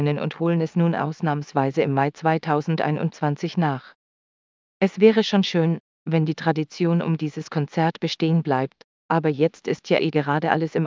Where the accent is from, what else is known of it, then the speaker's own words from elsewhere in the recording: Ravensburg, Baden-Württemberg, Germany; Ich liebe meine Heimatstadt. Ich bin da aufgewachsen, hab seit ich denken kann in derselben Straße gewohnt, hab da meine Familie, meine Freunde.